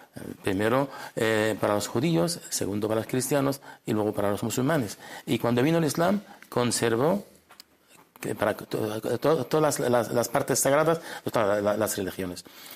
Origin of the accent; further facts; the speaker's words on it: Nablus, West Bank, Palestine; yo soy de Nablus. Nablus, ahí vivimos musulmanes, cristianos y judíos.